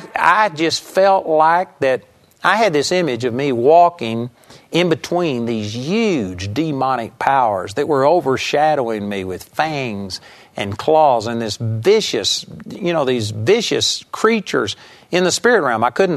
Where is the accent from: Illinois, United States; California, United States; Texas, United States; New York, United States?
Texas, United States; Arlington; in our house that I grew up in Arlington, Texas